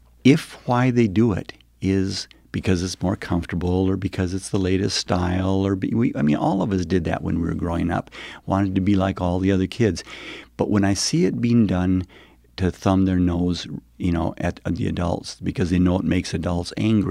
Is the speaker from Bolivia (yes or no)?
yes; Bolivia; English is a second language; now in United States; I was a person that was never born and raised here. I was born and raised down in Bolivia, South America.